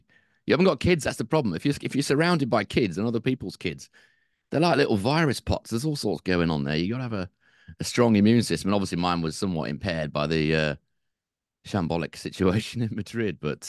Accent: United Kingdom; I know we're British and people, you British moan about the weather.

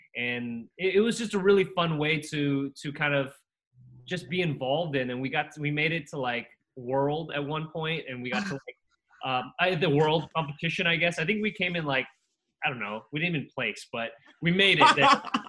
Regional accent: Costa Rica; moved away; You know, I came here from Costa Rica and it was just a new land, new country. You know, I grew up watching Knight Rider as a kid.

